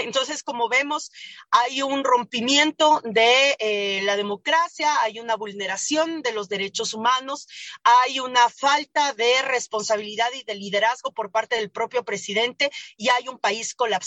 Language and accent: Spanish; Ecuador; Pues espero, como ecuatoriana, espero como militante de la izquierda y del progresismo de nuestra región y de mi país